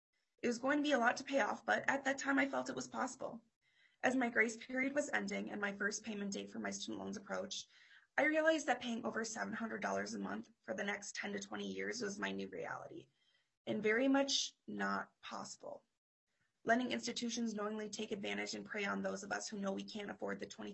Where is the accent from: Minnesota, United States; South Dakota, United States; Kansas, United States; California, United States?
Minnesota, United States; Little Canada; I grew up in Little Canada, Minnesota, 10 minutes from downtown St. Paul. I grew up in a loving home with a first generation single mother, younger sister, and a supportive family.